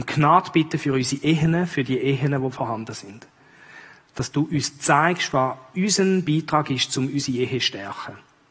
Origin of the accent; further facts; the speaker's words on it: Switzerland; es gibt Beispiele auch da bei uns in der Schweiz von Leuten, die zurück sind und den ehemaligen Ehepartner wieder geheiratet haben.